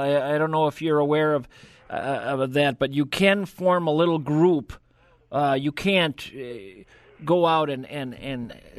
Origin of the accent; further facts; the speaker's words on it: Alabama, United States; now in Twin Cities, United States; No, I grew up in Alabama.